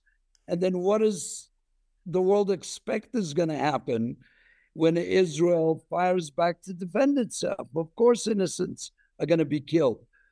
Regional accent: Cyprus; My mother is Jewish. My father was Christian. And I was raised in Cyprus in a mixed Greek, Orthodox, Turkish, Muslim neighborhood

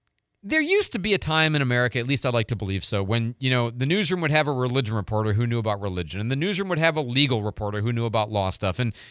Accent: Illinois, United States; I'm the one from Illinois. If anybody should hate Wisconsin, I think I'm closer.

